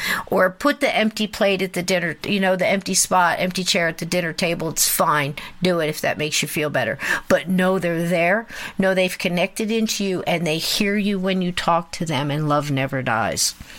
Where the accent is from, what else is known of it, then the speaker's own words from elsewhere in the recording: United States; a lot of shamans will tell you this, I'm Native American, and it's just something I've been taught.